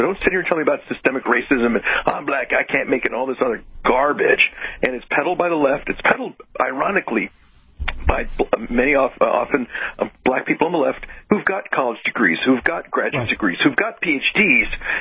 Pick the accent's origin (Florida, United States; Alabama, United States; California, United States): California, United States; Los Angeles; this is something my sisters and I experienced when we were growing up in Los Angeles back in the 1970s.